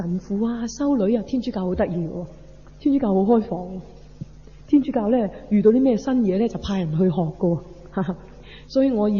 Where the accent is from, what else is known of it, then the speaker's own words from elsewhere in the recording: China; 但係同我哋中國人講嗰啲穴位咧係一樣嘅